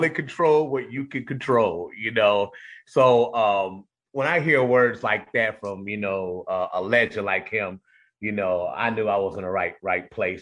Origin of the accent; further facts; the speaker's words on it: Cleveland Heights, Ohio, United States; just coming from, you know, just growing up in Cleveland Heights.